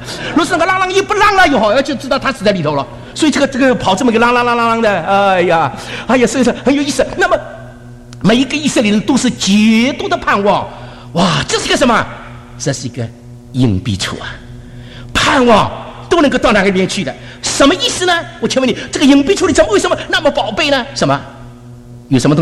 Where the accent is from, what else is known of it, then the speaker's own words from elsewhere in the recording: China; 我是在香港台湾，我是在中国大陆长大的